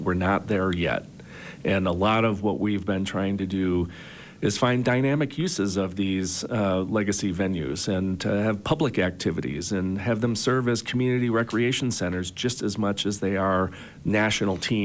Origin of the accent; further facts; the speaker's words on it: Buffalo, New York, United States; was a part of an event called the World University Games in 1993 in my hometown of Buffalo